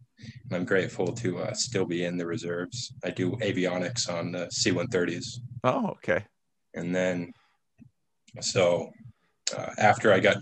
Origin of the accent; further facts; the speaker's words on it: Iowa, United States; also born or lived in Colorado; So I was born in Colorado, and I lived there till I was five. Obviously, I don't remember much of that time, but when I was five, my family and I moved over to Iowa, and we lived there with our cousins and grandparents.